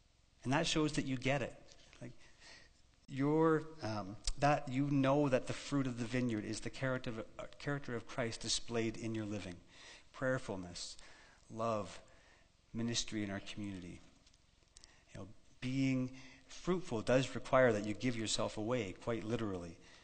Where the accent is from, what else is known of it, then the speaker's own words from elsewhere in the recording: Ontario, Canada; not so far from where I grew up in Ontario. In the Niagara region, there are really well-known vineyards and great winemaking.